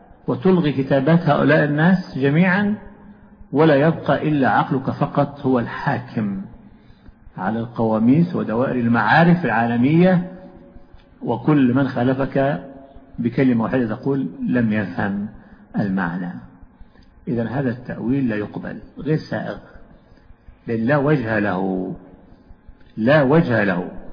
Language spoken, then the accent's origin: Arabic; Egypt; لكن العيش عندنا في مصر تطلق على الخبز.